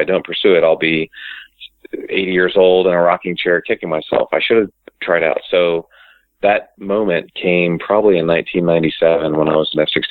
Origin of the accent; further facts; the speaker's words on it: Columbia, Maryland, United States; I grew up in Maryland, in between Baltimore and Washington, in a town called Columbia on the East Coast.